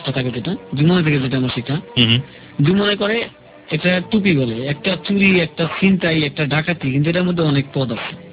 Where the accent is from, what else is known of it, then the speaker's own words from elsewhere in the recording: Dhaka, Dhaka Division, Bangladesh; আমরা তো এত ছোটতে বড় হয়েছি ঢাকা শহর